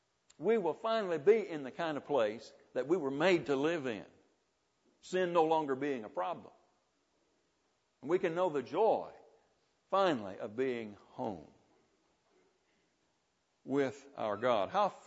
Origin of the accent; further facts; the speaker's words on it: Arkansas, United States; born there; There was a mix-up in the paperwork, and I was born in Arkansas in the United States.